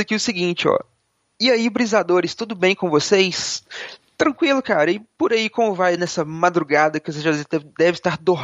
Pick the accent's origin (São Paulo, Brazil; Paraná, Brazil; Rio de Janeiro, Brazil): Paraná, Brazil; Curitiba; born there; moved away; eu nasci em Curitiba, amo o friozinho, porém vim pro calor da savana africana.